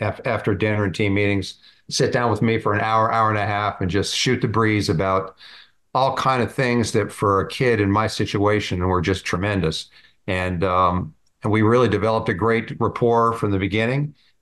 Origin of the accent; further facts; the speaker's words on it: Hershey, Pennsylvania, United States; When I was growing up in Hershey, Pennsylvania, the host, the head pro there, Jay Weitzel, knew Jack when he was just a kid